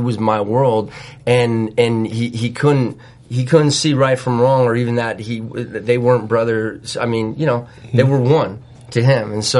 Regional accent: Connecticut, United States; growing up in Connecticut, I had a friend who had a dad

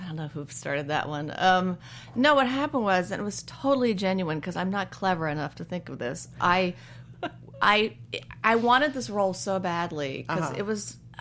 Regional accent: Connecticut, United States; Or in Connecticut.

